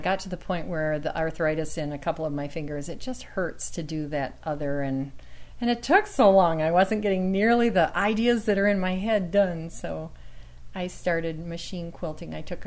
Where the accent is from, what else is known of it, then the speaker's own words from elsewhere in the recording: Orange City, Iowa, United States; I am from Orange City, Iowa, and I work in a quilt shop in Sioux Center